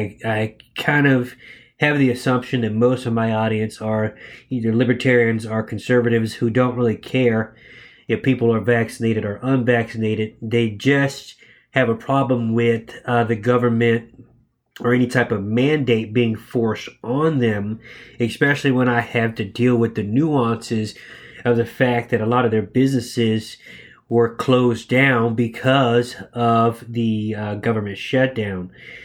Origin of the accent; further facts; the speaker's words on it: Jacksonville, Florida, United States; He came to my hometown with me to Jacksonville, Florida